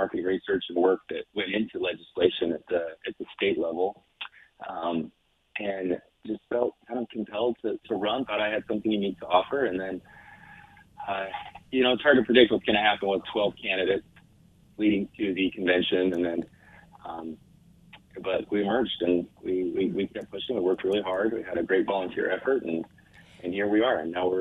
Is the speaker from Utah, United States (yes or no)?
yes; Ogden, Utah, United States; And, growing up in Ogden, and I moved away for a while, so I lived out of the country for a chunk of my career.